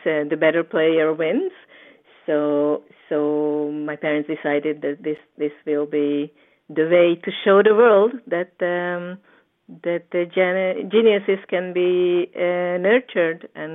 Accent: Hungary; English is a second language; moved away as an adult; now in Israel; I come from Hungary. I live in Israel for almost 30 years now. Here's where I raised a family.

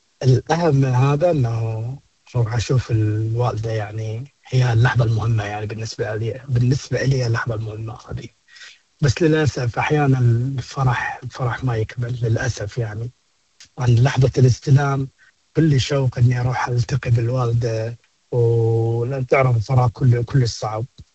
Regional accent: Iraq; احنا كعراقيين وكعرب تحديدا

